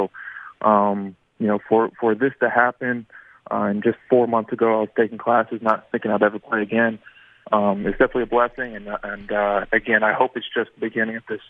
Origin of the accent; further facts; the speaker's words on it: Atlanta, Georgia, United States; Yeah, I'm already back down in Atlanta, you know, my hometown, and I'm back to training already.